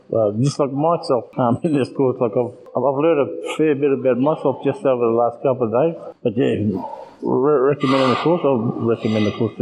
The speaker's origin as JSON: {"language": "English", "town": "Mossman", "region": "Queensland", "country": "Australia", "said": "I'm from Mossman."}